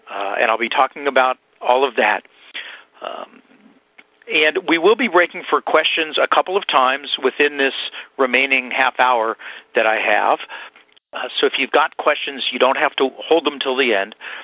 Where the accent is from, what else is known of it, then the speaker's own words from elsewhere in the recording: Berkeley, California, United States; I grew up in Berkeley.